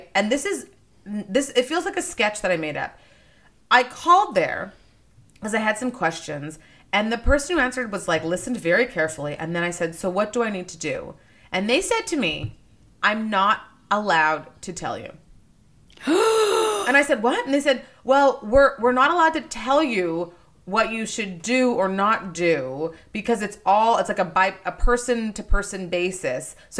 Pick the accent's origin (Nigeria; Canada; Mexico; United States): Nigeria; born there; I was born in Nigeria.